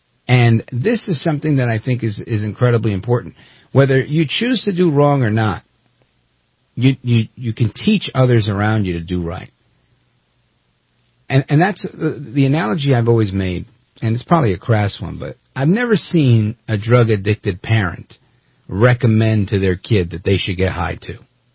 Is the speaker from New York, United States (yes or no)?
yes; Brooklyn, New York, United States; because I grew up in Brooklyn, New York, and in where I lived, I couldn't say I lived in a Jewish neighborhood, because there was a bunch of Arabs in our neighborhood.